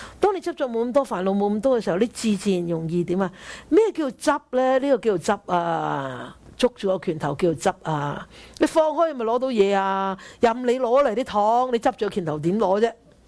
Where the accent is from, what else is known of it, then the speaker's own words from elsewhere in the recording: China; 我哋中国人就好有智慧。